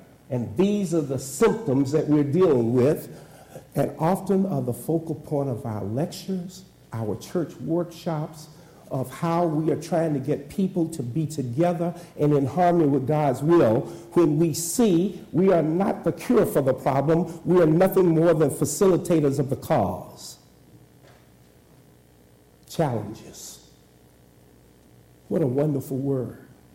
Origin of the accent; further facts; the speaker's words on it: Augusta, Arkansas, United States; I grew up in Augusta, Arkansas. They chop cotton there.